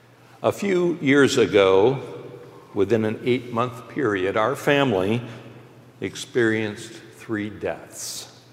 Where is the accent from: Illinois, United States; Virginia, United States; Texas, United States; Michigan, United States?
Michigan, United States; Kalamazoo; I'm a native of Kalamazoo. In fact, I was born and raised in Millwood before Millwood was even part of the city.